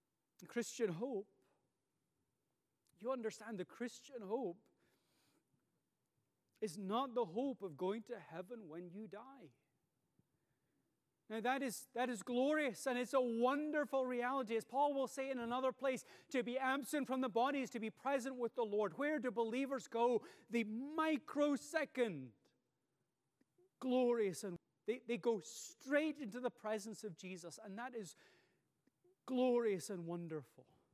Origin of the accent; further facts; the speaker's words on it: Scotland, United Kingdom; I grew up in Tayside in Scotland, which is a big soft fruit growing area.